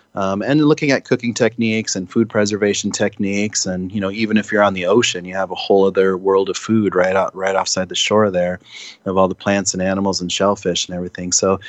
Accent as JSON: {"language": "English", "town": "Pine Ridge", "region": "South Dakota", "country": "United States", "tie": "born there", "said": "when I was born on Pine Ridge, 1974"}